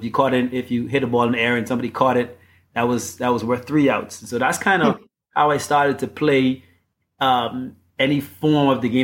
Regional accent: Bahamas; growing up in the Bahamas, where we don't play baseball in the high school. So I kind of grew up playing fast pitch softball in the Bahamas

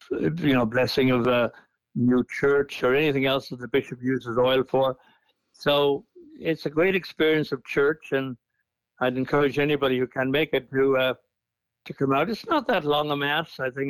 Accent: Ireland; Well, again, of course, everybody went. Not everybody went on Holy Thursday, just like here.

